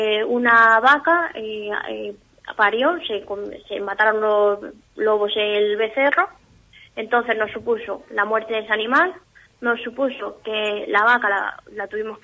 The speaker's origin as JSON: {"language": "Spanish", "town": "San Martín de la Vega del Alberche", "region": "Castile and León", "country": "Spain", "said": "Nosotros somos de San Martín de la Vega del Alberto."}